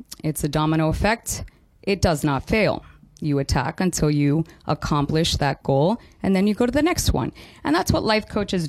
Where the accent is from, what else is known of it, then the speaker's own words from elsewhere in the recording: Canada; I'm from Canada, so the way I keep warm is by eating sweet potato and healthy carbs.